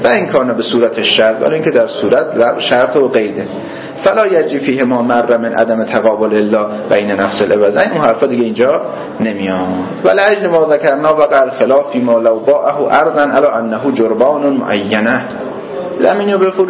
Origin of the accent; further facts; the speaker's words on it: Hamadan, Iran; من اهل همدانم، ولی خب پدر بزرگامون تو روستای اطراف همدان بودن،